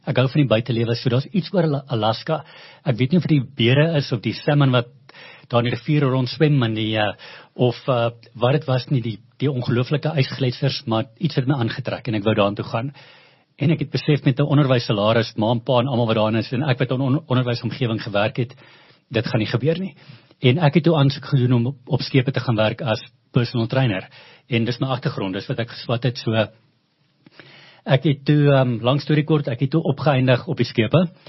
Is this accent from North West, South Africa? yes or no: yes; Klerksdorp, North West, South Africa; ek is 'n ou Klerksdorper, so ek is 'n ou mielieboer. Die ou Wes-Transvaal, Noordwes.